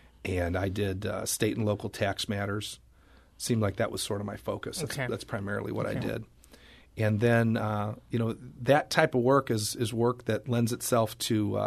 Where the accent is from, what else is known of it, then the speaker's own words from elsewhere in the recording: St. Louis, Missouri, United States; No, I was born in St. Louis. Lived in St. Louis my entire life.